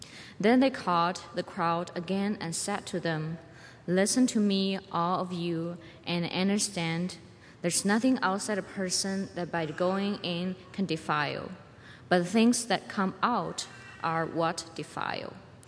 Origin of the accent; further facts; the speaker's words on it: China; I was born and raised in China. When I was about 12 years old, my mom first became a Christian, and I started to follow her to the church.